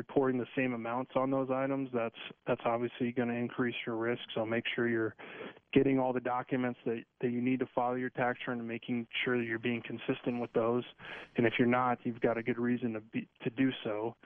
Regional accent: Fort Collins, Colorado, United States; I'm born and raised in Fort Collins

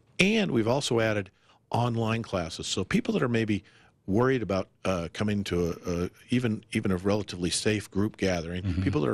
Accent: Arizona, United States; born or raised there; also born or lived in Chicago

